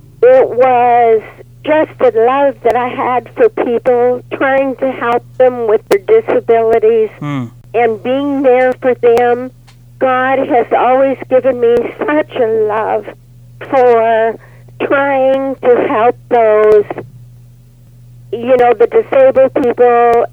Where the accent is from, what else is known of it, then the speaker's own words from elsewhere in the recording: Traer, Iowa, United States; now in Rochester, United States; I'm originally from Traer, Iowa. I grew up in Iowa, went to school, graduated in Iowa.